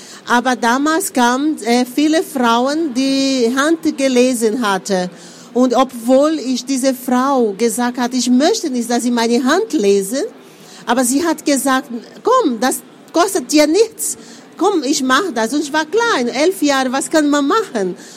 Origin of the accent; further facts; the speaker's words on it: Recife, Pernambuco, Brazil; now in Germany; ich komme aus Recife. Also es ist ein sehr bekannter Ort und dort habe ich auch mein ganzes Leben gelebt. Und bis 1994, wo ich nach Deutschland gekommen bin.